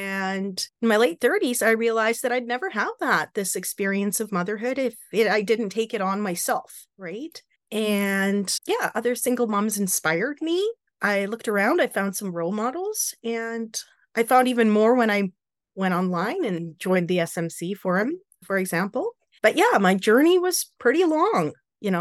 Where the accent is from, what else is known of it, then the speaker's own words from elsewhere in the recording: Canada; I'm from Canada.